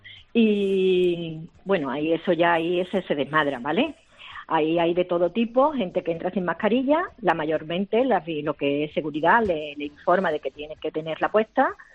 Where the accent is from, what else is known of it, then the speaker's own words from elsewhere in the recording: Jerez de la Frontera, Andalusia, Spain; he estado en la costa de Cádiz, porque yo soy de Jerez de la Frontera.